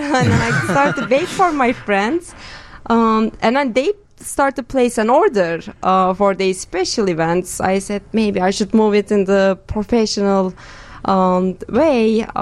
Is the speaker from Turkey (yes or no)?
yes; Turkey; English is a second language; now in Chicago, United States; I moved to Chicago from Turkey in 2008.